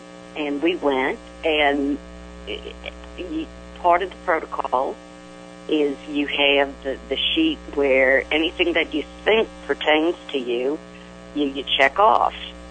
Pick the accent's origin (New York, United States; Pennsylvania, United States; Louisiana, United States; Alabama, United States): Louisiana, United States; New Orleans; We're from New Orleans, and there's a lot of things here that, you know, you shouldn't have anything to do with.